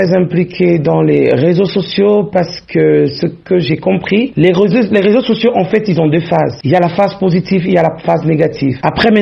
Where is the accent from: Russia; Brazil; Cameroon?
Cameroon; born there; Les rapports que j'entretiens avec le Cameroun, qui est ma terre natale